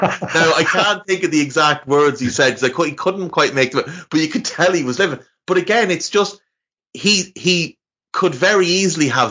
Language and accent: English; Ireland; But there's something about being Irish, and I think it's what draws us to other Irish people and wants us and makes us want to see other Irish people do well, where there's just certain things that you understand about living here.